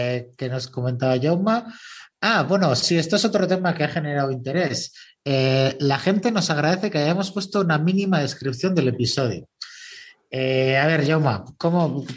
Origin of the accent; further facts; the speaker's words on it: Navarre, Spain; now in Irun, Spain; hazme caso a mí que soy navarro.